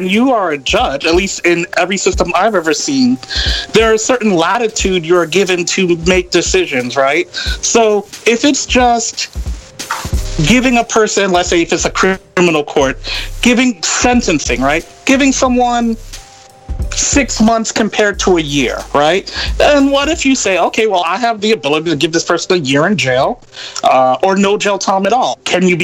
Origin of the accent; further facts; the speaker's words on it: United States; okay, so I'm an outsider, I'm an American, but I love history